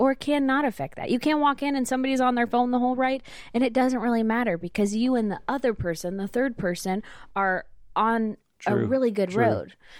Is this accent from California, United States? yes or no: yes; Placerville, California, United States; I'm from Placerville, California, which is Northern California, a town pretty much directly between Sacramento and Tahoe.